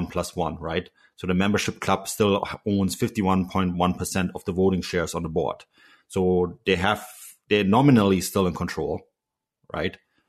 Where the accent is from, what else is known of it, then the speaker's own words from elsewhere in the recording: Munich, Bavaria, Germany; now in Canada; I mean, I'm from Munich, right? I have a very different outlook on things. Now I live on the Canadian West Coast.